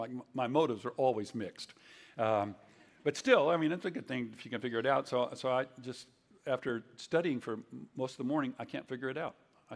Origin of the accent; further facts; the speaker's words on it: Fort Worth, Texas, United States; When I was 18 years old, I was raised in Fort Worth